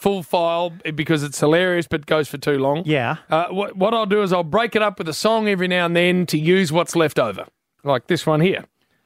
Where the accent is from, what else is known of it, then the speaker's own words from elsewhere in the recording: Western Australia, Australia; Obviously, growing up in the West, and I was attached to the Claremont Footy Club, which was a blessing in this space